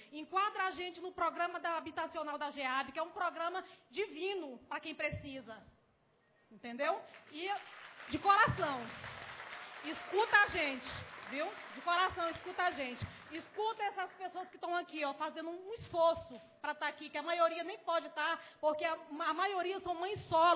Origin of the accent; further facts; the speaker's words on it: Maranhão, Brazil; moved away as an adult; eu vim do Maranhão para tratar esse filho. Graças a Deus eu enraizei aqui.